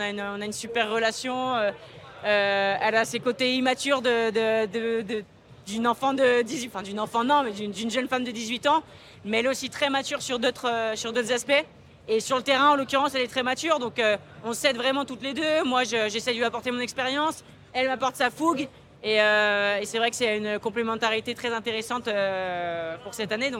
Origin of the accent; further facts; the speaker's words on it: Lyon, Auvergne-Rhône-Alpes, France; je suis née, je suis lyonnaise, Croix-Rousse, lyonnaise dans le sang.